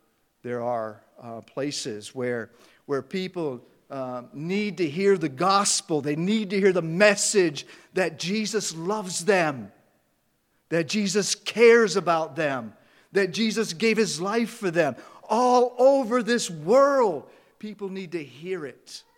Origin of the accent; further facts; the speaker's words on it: Maine, United States; And we're both originally from Maine, my wife